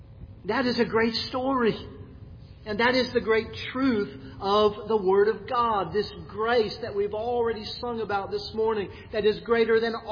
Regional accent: New Jersey, United States; The New York Yankees and the New York Mets, that was a big one in our family growing up in New Jersey.

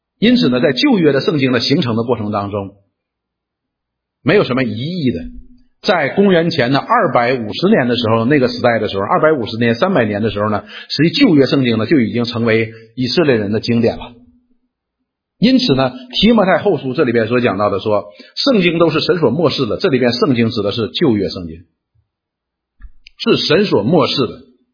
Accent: China; 智慧的书信呢就好像我们中国人以前孔子所写的那些书

